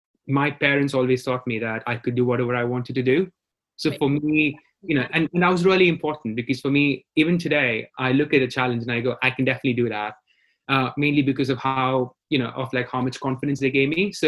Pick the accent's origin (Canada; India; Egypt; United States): India; Bangalore, Karnataka; So growing up in India, you know, in Bangalore is a silicon capital of India. So I grew up in the 90s in an India that had just gone through globalization.